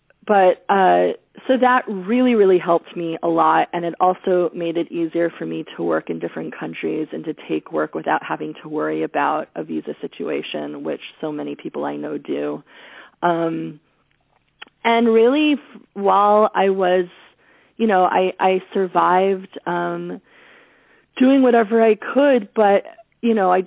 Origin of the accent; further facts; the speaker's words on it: New York, United States; that also as a New Yorker, I just had to get so used to. It took me a long time to get used to this slowness.